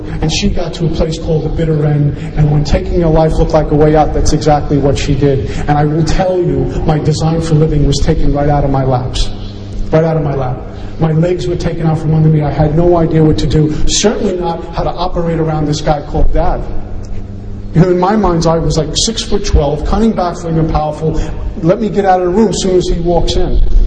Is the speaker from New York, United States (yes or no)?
yes; Brooklyn, New York, United States; I'm about 14 years old. I grew up in Brooklyn, New York.